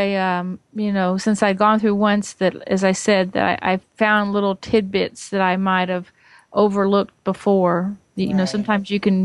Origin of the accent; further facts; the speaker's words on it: Atlanta, Georgia, United States; from the Atlanta area in Georgia.